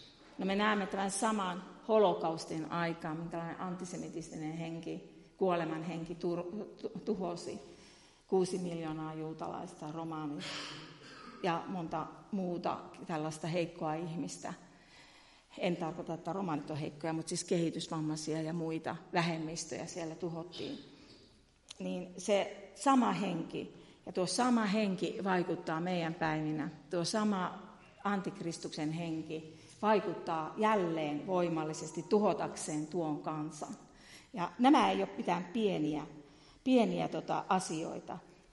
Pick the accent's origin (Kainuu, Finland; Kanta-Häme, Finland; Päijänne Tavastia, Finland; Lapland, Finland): Kainuu, Finland; erään kerran vierailla tuolla Kainuussa, minähän tuun Kainuusta, niin kuin varmaan jo murteista huomannut.